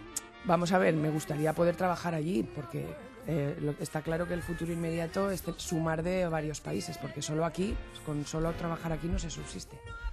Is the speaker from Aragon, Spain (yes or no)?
yes; Utebo, Aragon, Spain; El siguiente concierto que tuvo fue en Utebo, en mi pueblo.